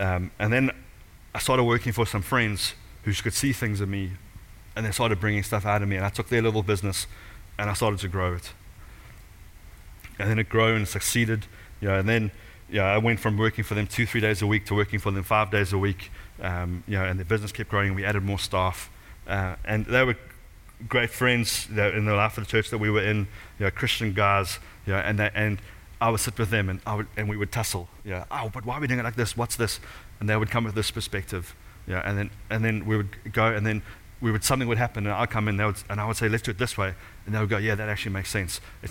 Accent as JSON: {"language": "English", "country": "South Africa", "lives_now": "United Kingdom", "said": "I keep saying to people as a South African, we're at the bottom of the world."}